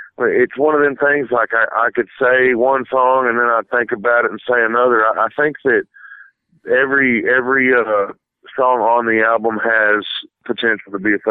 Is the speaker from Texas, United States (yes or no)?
yes; Texas, United States; I grew up on the Red River in northeast Texas